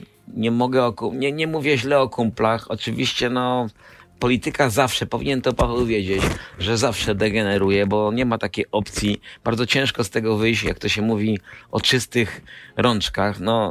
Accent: Częstochowa, Silesian Voivodeship, Poland; pomijając moje korzenie, pomijając to, że jestem z Częstochowy

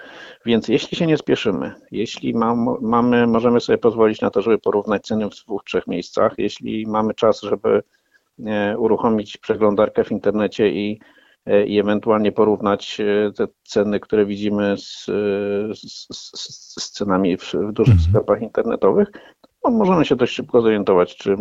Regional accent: Poznań, Greater Poland Voivodeship, Poland; moved away as an adult; now in Warsaw, Poland; Ja co prawda pochodzę z Poznania, więc jestem z natury oszczędnym człowiekiem, ale niestety 20 kilka lat mieszkania w Warszawie, gdzie przyjechałem do pracy

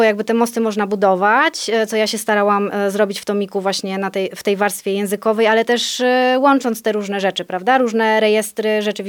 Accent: Częstochowa, Silesian Voivodeship, Poland; pochodzę z Częstochowy, rymy częstochowskie są wszystkim znane dobrze.

